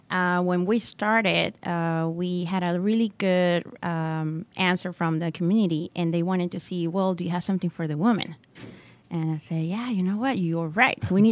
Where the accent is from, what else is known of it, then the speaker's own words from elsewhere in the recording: Guanajuato, Mexico; I'm from Mexico, and I'm from the middle of Mexico, which is Guanajuato. And the way I talk in Spanish is like singing.